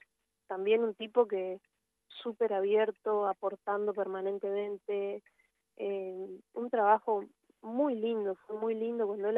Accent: Gualeguaychú, Entre Ríos, Argentina; También vengo de Gualeguaychú, he visto mucho toda mi vida trajes, fantasía, surrealismo.

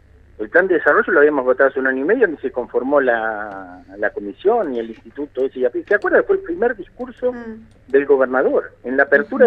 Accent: Cipolletti, Río Negro, Argentina; yo soy de Chipoletti, ¿no?

